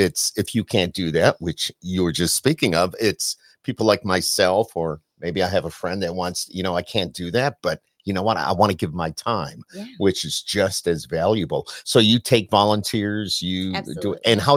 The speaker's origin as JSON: {"language": "English", "town": "Camillus", "region": "New York", "country": "United States", "tie": "born or raised there", "said": "I grew up in Camillus, so I'm very familiar with it."}